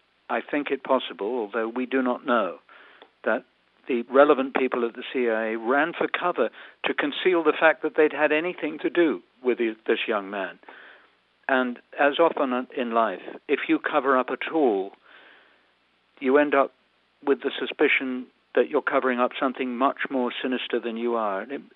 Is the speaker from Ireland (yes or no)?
yes; Ireland; I won't hold it against you, but I am in fact Irish and not British, in spite of the accent.